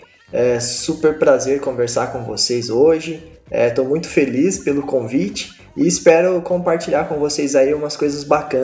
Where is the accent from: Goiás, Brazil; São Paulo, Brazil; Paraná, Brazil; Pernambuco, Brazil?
Paraná, Brazil; Eu sou do Paraná, então eu trabalho nesse núcleo de tecnologia